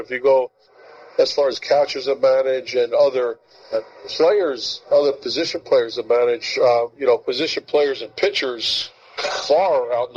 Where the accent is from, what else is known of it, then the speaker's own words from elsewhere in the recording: Philadelphia, Pennsylvania, United States; When I grew up in Philadelphia, every catcher I ever saw, it was a badge of honor to make a play at the plate.